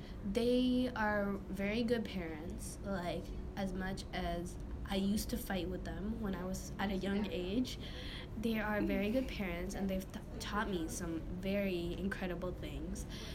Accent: Michigan, United States; So I grew up here in Michigan, where I still am today, 40 years later

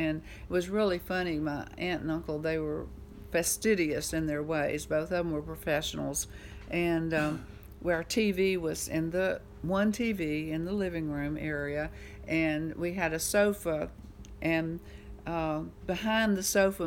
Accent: Texarkana, United States; And I was raised up in the Baptist church in Texarkana, and when I was 9 years old, there was an evangelist that came to town

